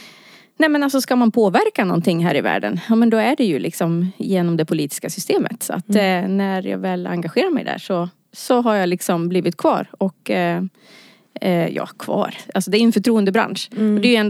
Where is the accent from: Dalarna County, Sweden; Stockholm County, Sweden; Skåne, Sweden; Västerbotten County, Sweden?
Dalarna County, Sweden; Jag är Dalkulla. 43 år har jag blivit och inträtt i medelåldern.